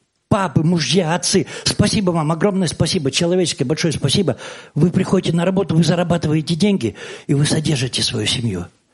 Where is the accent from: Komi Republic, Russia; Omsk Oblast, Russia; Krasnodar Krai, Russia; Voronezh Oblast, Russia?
Komi Republic, Russia; Vorkuta; born there; Я не родился в Белоруссии. Я родился на севере, в Воркуте. Там родители были сосланы.